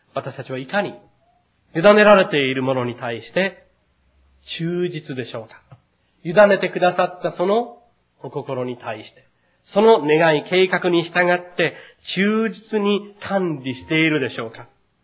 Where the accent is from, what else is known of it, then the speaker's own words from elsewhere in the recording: Takamatsu, Kagawa, Japan; 私の出身の高松の教会の、